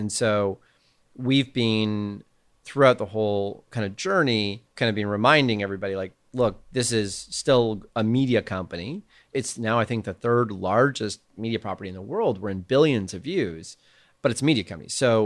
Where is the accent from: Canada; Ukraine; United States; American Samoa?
Canada; so as a Canadian, my dad is Welsh. And so we would get lucky to go over to Europe.